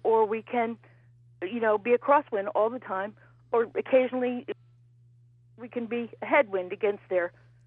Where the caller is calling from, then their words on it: New York, United States; from Dutchess County.